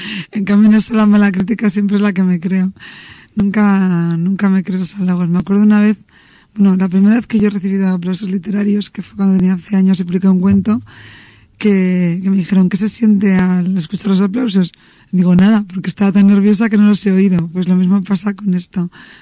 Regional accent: Spain; Eso lo interpretamos porque somos españoles.

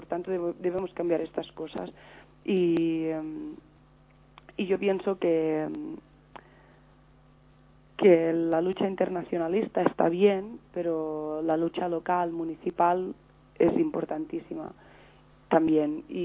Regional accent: Balearic Islands, Spain; born there; now in Lleida, Spain; Yo vivo en Lleida, que está muy lejos de donde yo nací, que es Menorca, que tengo un enlace sentimental y personal muy grande

